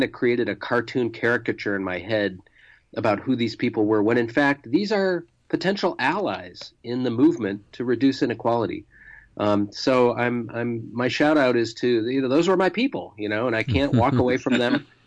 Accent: Bloomfield Hills, Michigan, United States; I'd say, well, I'm from Detroit. And they'd say, well, really, like, where are you from?

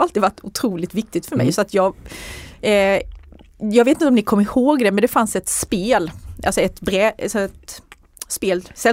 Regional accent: Anderstorp, Jönköping County, Sweden; Jag kommer ju från Anderstorp.

